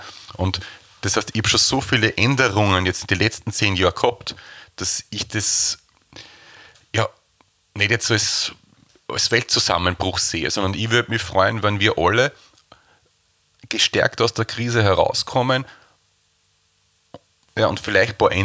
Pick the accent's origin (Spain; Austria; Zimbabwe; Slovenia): Austria; ich bin ja Österreicher